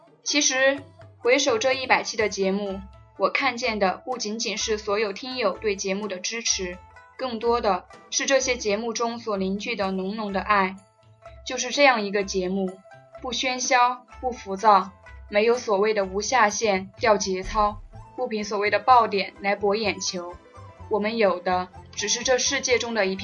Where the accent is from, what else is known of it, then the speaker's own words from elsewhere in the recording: Sichuan, China; accent: Sichuan; 首先呢，因为我是四川人，可能普通话中带有些川味